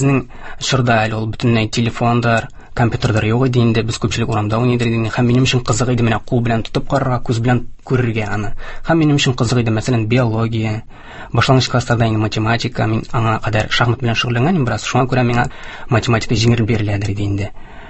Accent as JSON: {"language": "Tatar", "town": "Aktanysh", "region": "Tatarstan", "country": "Russia", "tie": "born or raised there", "moved": "as an adult", "lives_now": "Kazan, Russia", "said": "Мин Актанышта тудым, Актанышта үстем. Актанышта беренче башлангыч һәм урта белемне алдым. Дөресрәк булыр инде, гомум урта белем бирү икенче мәктәбе дип әйтик. 2012 елда Казанга килдем."}